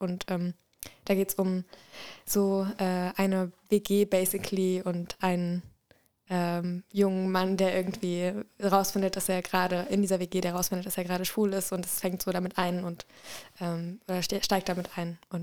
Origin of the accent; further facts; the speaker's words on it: Offenbach am Main, Hesse, Germany; Ich komme nämlich aus Offenbach, das habe ich gar nicht gesagt.